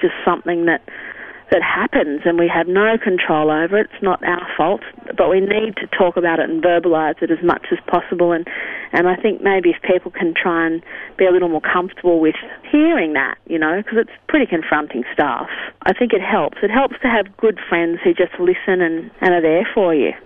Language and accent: English; Sydney, New South Wales, Australia; I grew up in Sydney